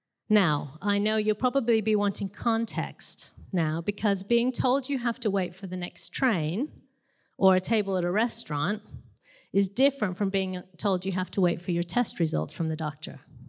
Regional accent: United States; Now, as I'm American, so I do say last and past and bath.

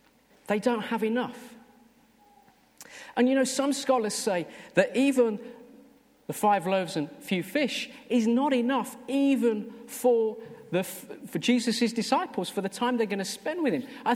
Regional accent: Birmingham, West Midlands, United Kingdom; I mean, I am from Birmingham, but, you know, that's how we roll down there.

